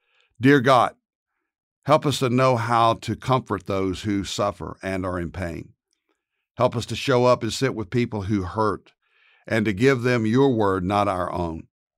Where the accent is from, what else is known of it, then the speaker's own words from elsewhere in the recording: Dallas, Texas, United States; from Dallas, Texas, pastor of Prestonwood Baptist Church.